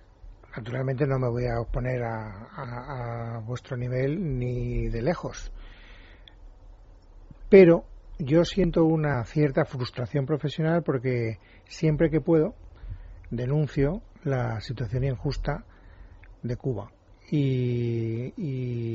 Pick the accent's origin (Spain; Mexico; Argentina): Spain; en mi país, en España